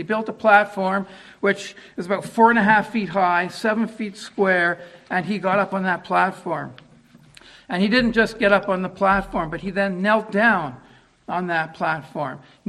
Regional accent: Canada; being a Canadian

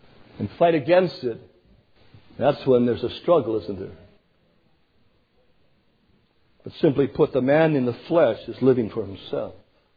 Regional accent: Canada; Not French and English, that's all I heard of growing up in Canada. There's the French and there's the English.

